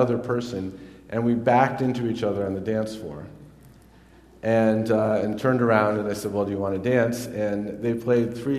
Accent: Ivoryton, Connecticut, United States; We moved to Iverton when I was in second grade. So I mostly grew up there, so that's what I think of as my hometown.

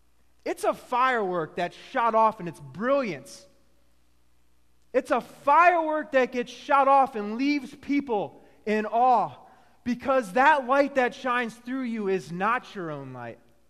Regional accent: Pennsylvania, United States; But I come from Central Pennsylvania. I come from a small town just outside of Hershey.

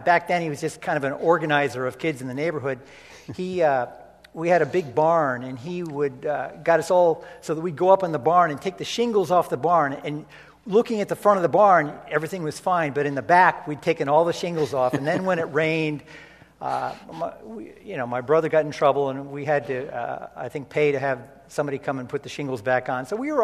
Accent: Sharon, Connecticut, United States; Okay, I grew up in Sharon, Connecticut, one of six kids, three brothers, two sisters.

